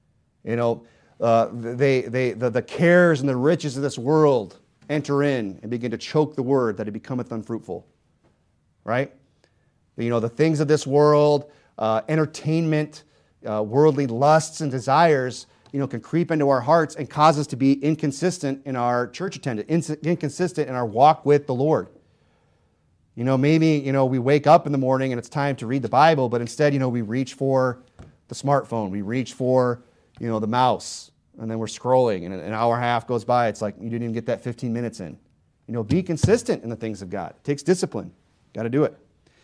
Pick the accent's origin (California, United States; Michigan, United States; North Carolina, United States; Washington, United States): Michigan, United States; now in Arizona, United States; I'm from Northern Michigan. You know, I know what cold is, believe me. But I've lived in Arizona for 10 years, so my blood is thinned out.